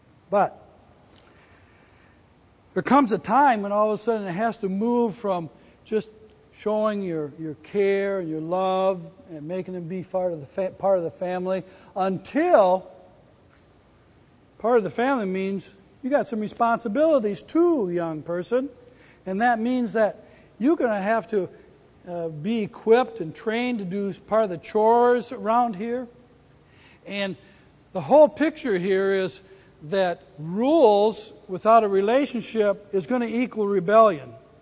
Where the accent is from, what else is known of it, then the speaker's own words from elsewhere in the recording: West Virginia, United States; I said, we're West Virginia. I said, we're probably cousins.